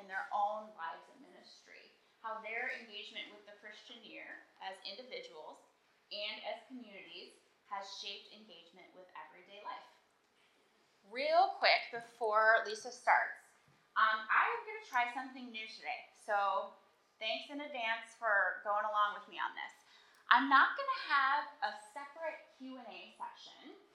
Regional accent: Chicago, Illinois, United States; which I'm from Chicago, we call it TEDS.

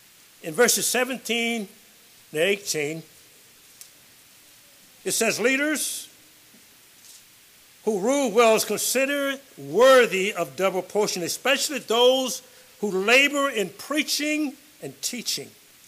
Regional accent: Virginia, United States; And by the way, I'm a Virginian. I'm born and raised in Virginia.

